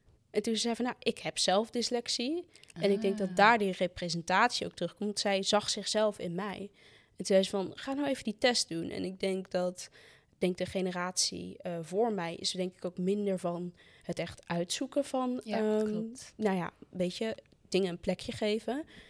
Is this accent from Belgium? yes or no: no; Ethiopia; Dutch is a second language; now in Netherlands; ik ben geadopteerd. Ik heb biologische ouders ergens anders. Ik heb echt een verhaal. Ik kom uit Ethiopië.